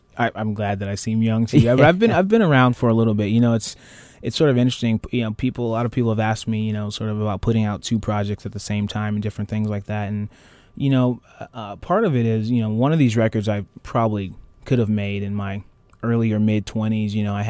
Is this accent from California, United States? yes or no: yes; Pittsburg, California, United States; I'm from the East Bay originally. Actually, grew up in Pittsburgh, California. Went to grade school and high school there.